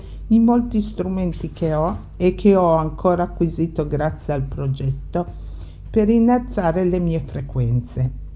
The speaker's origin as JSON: {"language": "Italian", "region": "Piedmont", "country": "Italy", "said": "parlerò di qualcosa che si accompagna ai cibi, i vini, e in particolare di quei vini prodotti nella mia terra, il Pinerolese, e sono solo alcuni esempi di quei vini di nicchia che si possono trovare qui da me."}